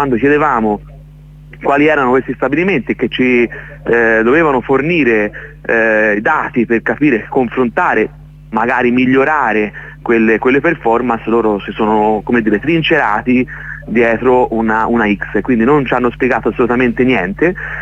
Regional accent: Florence, Tuscany, Italy; noi ricordo siamo fiorentini, insomma, la goliardia ce l'abbiamo nel sangue dai nostri avi.

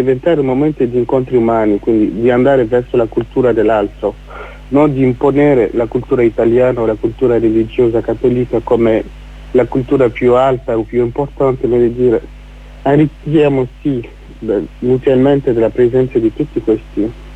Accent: Burkina Faso; Italian is a second language; now in Lecce, Italy; sono del Burkina Faso con Gaben da dire. Sono arrivato in Italia da 2012. Quasi 4 anni, a dicembre 2012, quindi quasi 4 anni che sono qua in Italia.

